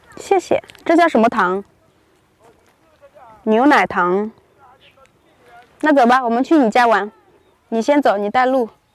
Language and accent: Chinese; Jiangxi, China; accent: Jiangxi dialect; 那是因为我们说的是家乡话，江西话。